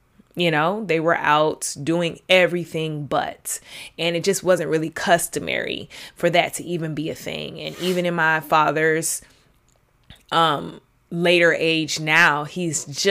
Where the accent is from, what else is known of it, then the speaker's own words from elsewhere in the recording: Atlanta, Georgia, United States; because I'm from Atlanta, if you all don't know. Moving to the DMV area really kind of taught me